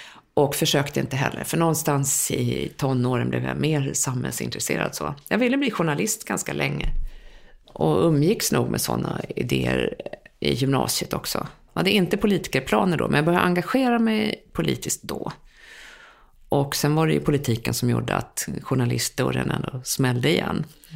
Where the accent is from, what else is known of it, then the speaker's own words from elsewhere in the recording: Sweden; born there; first language Swedish; Och vi längtade alltid i Sverige när vi bodde utomlands. Men lite konstigt är det att vara... Ja, jag är född i Sverige och svenska som modersmål och allting.